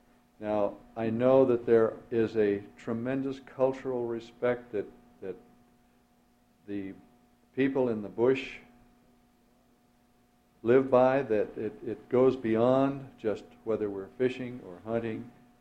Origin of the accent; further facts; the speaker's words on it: Illinois, United States; I went through St. Louis between my home state of Illinois and the college that I went to in Missouri on the bus.